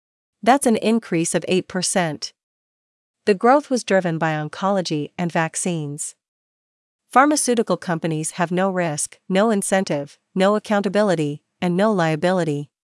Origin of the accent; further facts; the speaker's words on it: New York, United States; Recently, my hometown in Rockland County, New York, banned healthy children under the age of 18